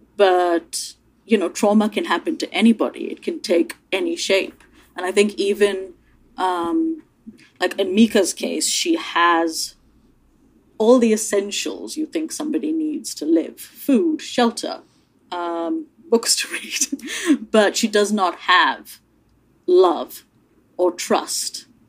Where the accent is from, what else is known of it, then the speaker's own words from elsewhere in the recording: India; now in United Kingdom; I grew up in India. I'm now British. My husband is white British. My children are multiracial.